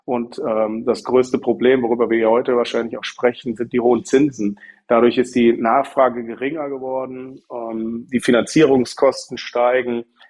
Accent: Krefeld, North Rhine-Westphalia, Germany; ich komme aus Krefeld, habe hier ein Autohaus mit 12 Mitarbeitern, bin selber 34 Jahre alt, verheiratet, ein Kind

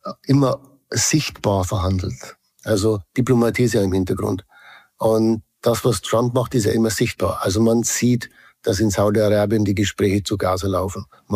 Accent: Switzerland; ich bin ja auch Schweizer

